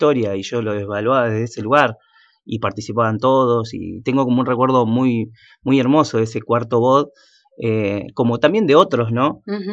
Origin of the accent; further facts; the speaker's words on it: Luis Beltrán, Río Negro, Argentina; Bueno, yo soy de Luis Beltrán, en realidad. También estudié el profesorado ahí en el Instituto de Formación Docente Continua de Luis Beltrán, que para mí fue como una segunda casa.